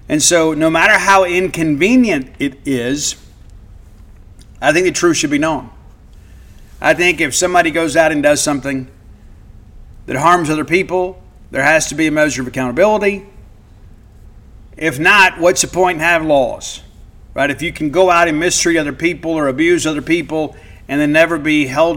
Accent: United States; And listen, I love being an American. I do.

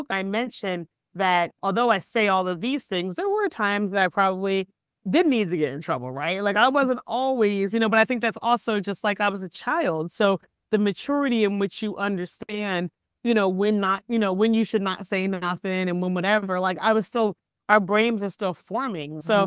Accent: Philadelphia, Pennsylvania, United States; also born or lived in Hershey, Pennsylvania; So I hail from Philadelphia. So I am Philly girl through and through, raised in Philly, between Philly and Hershey, Pennsylvania.

